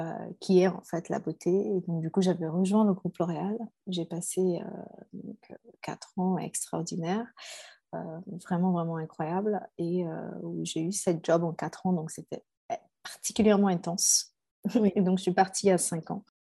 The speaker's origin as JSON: {"language": "French", "country": "Chad", "also_born_or_lived": "Saudi Arabia / Switzerland / Benin / Egypt", "lives_now": "Germany", "said": "donc je suis tchadienne. Mes deux parents sont tchadiens. Et moi, j'ai grandi un peu partout, en fait, donc entre l'Arabie Saoudite, la Suisse, le Bénin, l'Égypte, le Gabon, les États-Unis"}